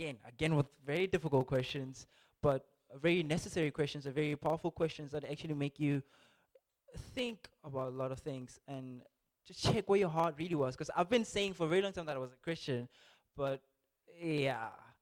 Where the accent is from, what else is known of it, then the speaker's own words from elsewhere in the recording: Limpopo, South Africa; I'm from Limpopo, so you can imagine. It's completely different.